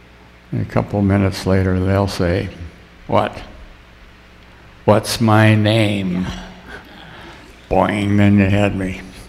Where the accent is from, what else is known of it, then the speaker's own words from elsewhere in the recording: Tripp, South Dakota, United States; moved away; We took a T-R-I-P to my hometown in TRIP, T-R-I-P-P, South Dakota, which is in Hutchinson County.